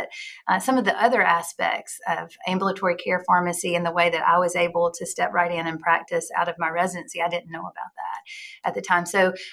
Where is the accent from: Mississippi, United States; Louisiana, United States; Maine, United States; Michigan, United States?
Mississippi, United States; Pontotoc; I grew up in Mississippi, originally from Pontotoc, Mississippi, which is a small town in northeast Mississippi. It's a charming community.